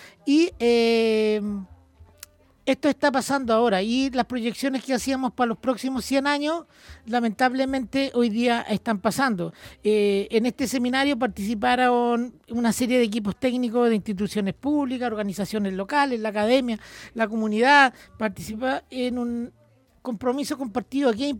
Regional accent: Catemo, Valparaíso, Chile; Por ejemplo, en Yayay, yo soy de Catemo

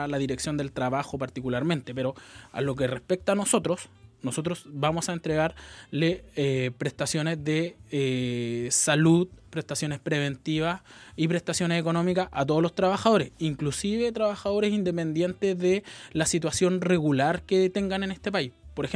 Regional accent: Valparaíso, Chile; Yo soy nacido y criado en Valparaíso, nacido y criado en los cerros de la ciudad

